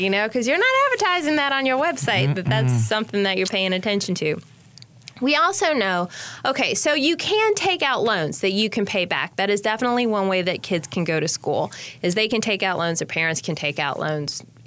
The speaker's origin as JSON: {"language": "English", "town": "Chicago", "region": "Illinois", "country": "United States", "moved": "yes", "lives_now": "Chapel Hill, United States", "said": "So I came to the community in 82. It was right after the Tar Heels had won the NCAA tournament, and I came from Chicago and didn't know what that was."}